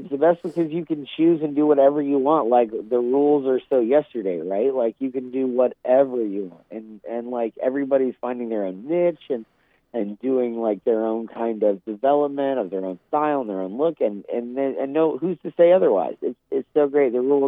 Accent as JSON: {"language": "English", "town": "Indianapolis", "region": "Indiana", "country": "United States", "lives_now": "Los Angeles, United States", "said": "Yeah, so I moved to L.A. recently. I'm from the Midwest, Indianapolis, Indiana."}